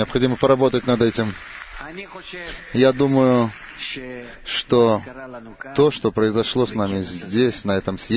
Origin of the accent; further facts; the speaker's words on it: Eilat, Southern District, Israel; Я из Эйлата.